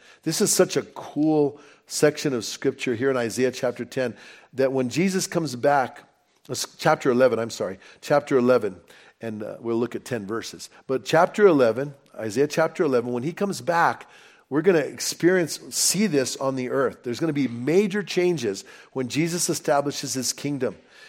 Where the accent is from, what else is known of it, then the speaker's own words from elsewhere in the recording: Albuquerque, New Mexico, United States; You know, I grew up in Albuquerque and I watch the news and like every day it seems like, you know, there's murders in Albuquerque.